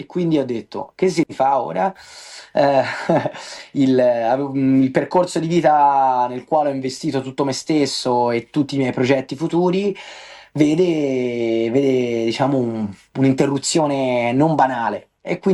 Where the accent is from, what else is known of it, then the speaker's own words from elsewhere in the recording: Bagno a Ripoli, Tuscany, Italy; io sono di Bagnarripoli